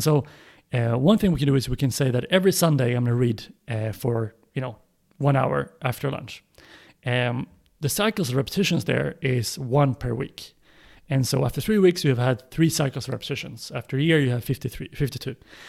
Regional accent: Sweden; English is a second language; I'm from Sweden

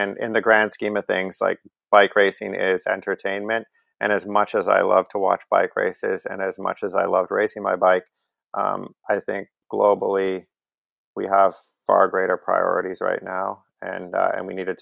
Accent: Canada; Well, as a Canadian and as a fan of his

